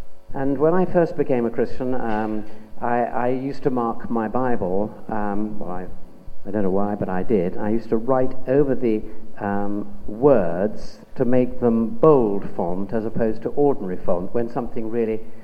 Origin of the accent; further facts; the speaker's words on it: United Kingdom; And being British, I thought, you must suppress this.